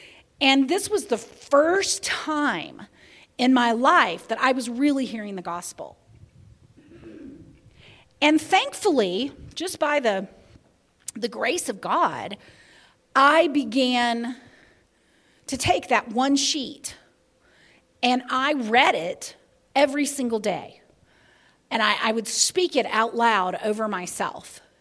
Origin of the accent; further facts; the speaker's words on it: the South, United States; I grew up in the Baptist church. I grew up in the Bible Belt, and we didn't, if we did talk about it, I didn't hear it.